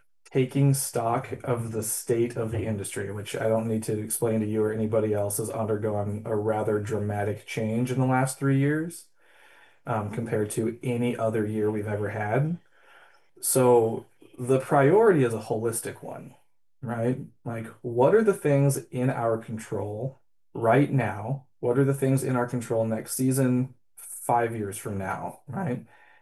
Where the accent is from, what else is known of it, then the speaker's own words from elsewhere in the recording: Sitka, Alaska, United States; I grew up there in Sitka. I moved there when I was a kid, and all my formative years were there.